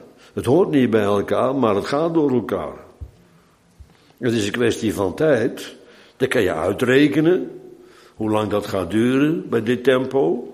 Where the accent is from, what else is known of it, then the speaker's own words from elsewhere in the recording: Netherlands; Maar ik ben een Nederlander, autochtoon. En ze vragen niet of ik me wil thuis voelen in Nederland.